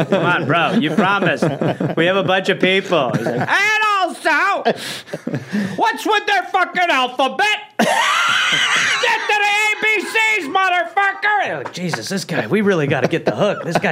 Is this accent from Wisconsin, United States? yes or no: yes; Wisconsin, United States; No, it's like when I was growing up in Wisconsin, I mean, the amount of, like, Polish jokes we would tell in Wisconsin.